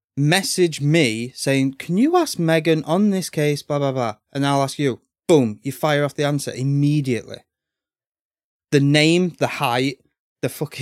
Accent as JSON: {"language": "English", "town": "Sheffield", "region": "Yorkshire and the Humber", "country": "United Kingdom", "said": "I'm originally from Sheffield."}